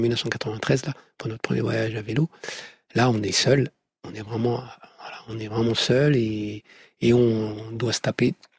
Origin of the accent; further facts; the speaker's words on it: France; je suis de France.